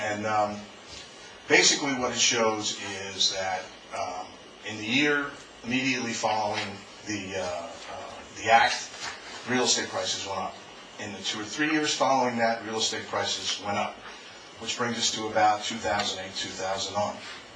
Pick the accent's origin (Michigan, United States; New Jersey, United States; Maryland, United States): New Jersey, United States; Wharton; I'm from Wharton.